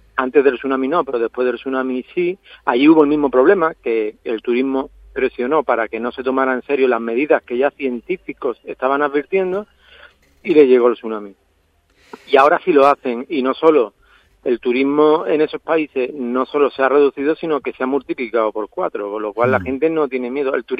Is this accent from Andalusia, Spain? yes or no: yes; Huelva, Andalusia, Spain; yo soy de Huelva